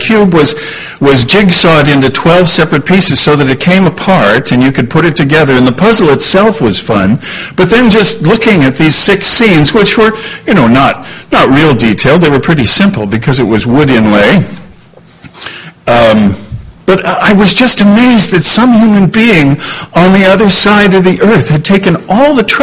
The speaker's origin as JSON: {"language": "English", "town": "New Castle", "region": "Pennsylvania", "country": "United States", "tie": "born or raised there", "said": "When I was little, growing up in Newcastle, Pennsylvania, across the border from Youngstown"}